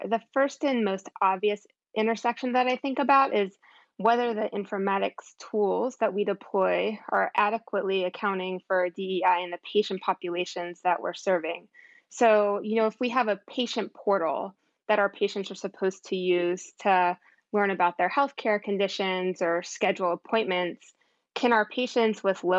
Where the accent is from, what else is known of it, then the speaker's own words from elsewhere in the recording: Virginia, United States; I grew up in Virginia, and when I was younger, most of the travel that we did was on the East Coast